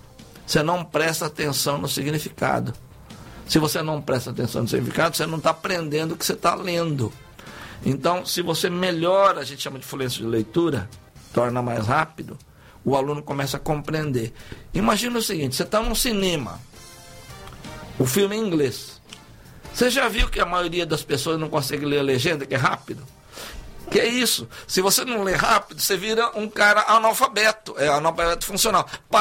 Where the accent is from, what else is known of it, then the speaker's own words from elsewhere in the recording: São Paulo, Brazil; eu não posso criticar a Bahia porque eu não sou baiano, eu sou paulista.